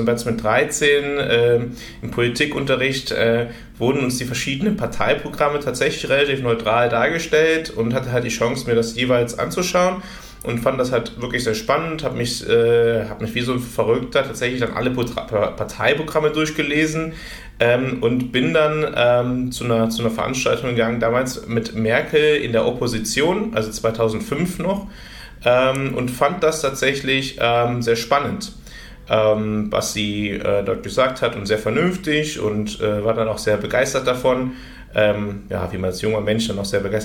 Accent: Bergisch Gladbach, North Rhine-Westphalia, Germany; Ich bin in Bergisch-Gladbach geboren und habe da auch immer gelebt, habe in beziehungsweise studiert in Köln und in Bonn, also beziehungsweise in Bonn und in Köln, zunächst in Bonn und dann in Köln, aber bin eigentlich immer im Rheinland geblieben

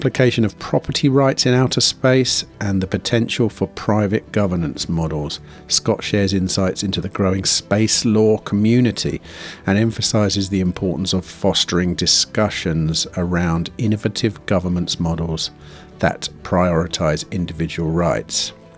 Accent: United Kingdom; I'm off to the USA in a few days, and well, I'm a British gentleman, aren't I?

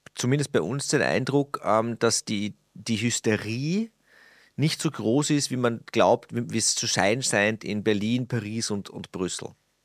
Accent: Austria; ich tue mir immer wahnsinnig schwer, als Ösi, jetzt rede ich dann noch mit einem anderen Ösi

